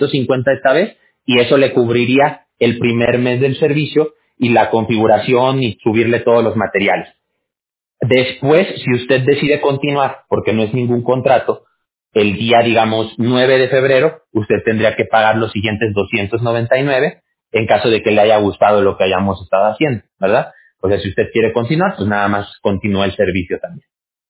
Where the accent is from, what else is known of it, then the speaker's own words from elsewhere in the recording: Mexico; Yo soy mexicano. Yo soy de México.